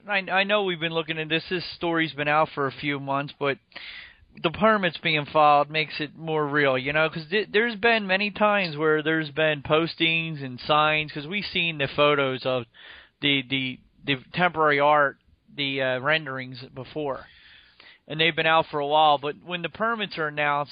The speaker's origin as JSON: {"language": "English", "region": "New Jersey", "country": "United States", "said": "Well, I'm from New Jersey, so I know the pier and the area that they're talking about."}